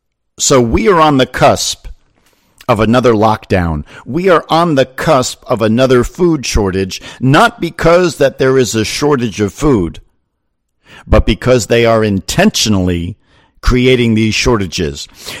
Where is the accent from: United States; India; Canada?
United States; New Jersey; now in Florida, United States; In New Jersey, in some parts of Jersey, my home state, you are already locked down.